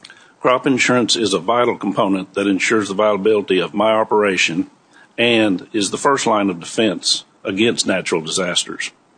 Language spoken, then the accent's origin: English; Altus, Oklahoma, United States; I am a farmer from Altus, Oklahoma, where my family and I farm wheat, cotton, and pasture land.